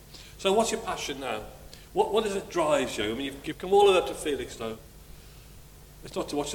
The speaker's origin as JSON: {"language": "English", "town": "Sunderland", "region": "North East England", "country": "United Kingdom", "tie": "born there", "said": "I was born just a few miles away from there in a place called Sunderland. So you can be an honorary Macam like me."}